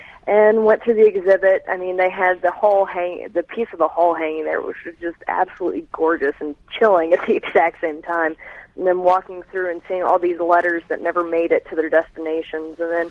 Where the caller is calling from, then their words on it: Dayton, Ohio, United States; Dayton, Ohio.